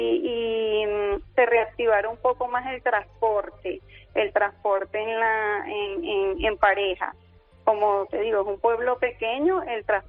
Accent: Venezuela; now in Spain; nosotros salimos de Venezuela, llegamos a Madrid, y al ser un cambio de la ciudad a la parte rural

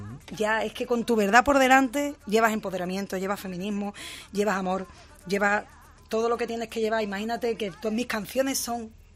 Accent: Cádiz, Andalusia, Spain; con mucho mensaje gaditano, porque vengo de Cádiz

